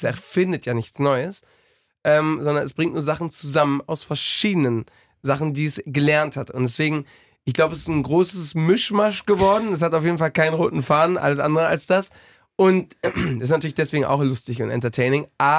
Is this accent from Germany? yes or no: no; Spain; Einfach weil in Spanien, es ist schon dann sehr schwer, ich bin in Spanien aufgewachsen